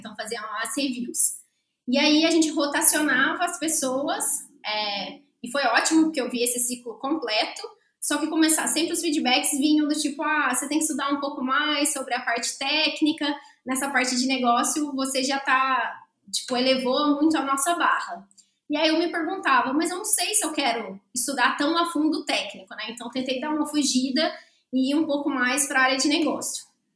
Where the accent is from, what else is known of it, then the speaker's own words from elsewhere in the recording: Alfenas, Minas Gerais, Brazil; now in Poços de Caldas, Brazil; Hoje moro em Poços de Caldas, mas nasci em Alfenas. Tenho 33 anos e sempre fui uma pessoa muito, muito agitada, com muita energia.